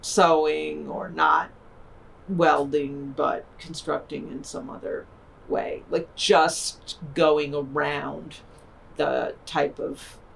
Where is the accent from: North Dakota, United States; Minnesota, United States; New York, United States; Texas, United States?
New York, United States; Buffalo; I grew up in Buffalo.